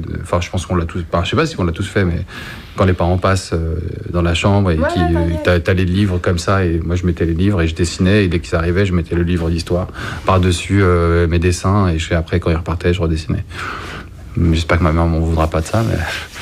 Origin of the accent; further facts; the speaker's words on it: Courbevoie, Île-de-France, France; Moi, j'étais à l'époque, j'étais de Courbevoie